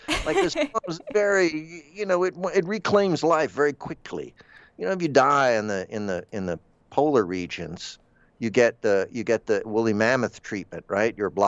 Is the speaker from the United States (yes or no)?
yes; Florida, United States; I'm Florida.